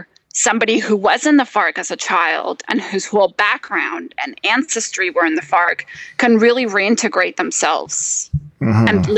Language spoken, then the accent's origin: English; Toronto, Ontario, Canada; also born or lived in Colombia; I was the Colombian kid. We would summer back in Bogota. I spoke Spanish at home with my parents, even though I grew up in Toronto.